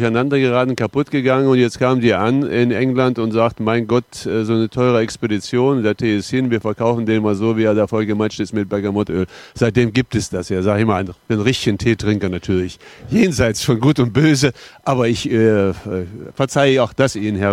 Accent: Gotha, Thuringia, Germany; ich bin in Gotha groß geworden.

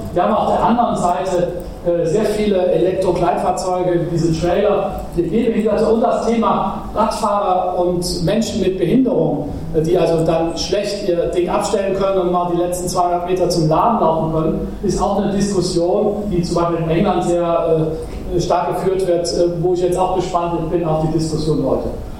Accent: Cologne, North Rhine-Westphalia, Germany; ich gehe jetzt mal von meiner Heimatstadt Köln aus

